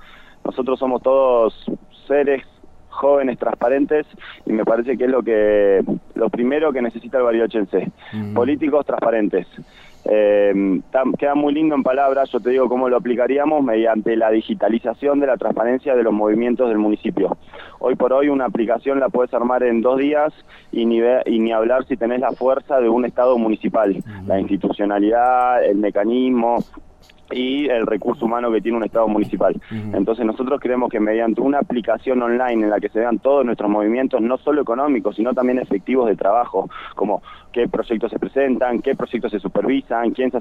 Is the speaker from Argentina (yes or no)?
yes; Bariloche, Río Negro, Argentina; nosotros somos de Bariloche y siempre vamos a estar para Bariloche.